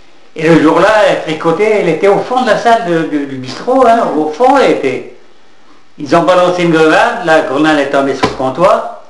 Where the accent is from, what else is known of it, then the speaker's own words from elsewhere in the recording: Algeria; now in France; quand je suis venu d'Algérie, j'étais comme ça. Tout bronzé.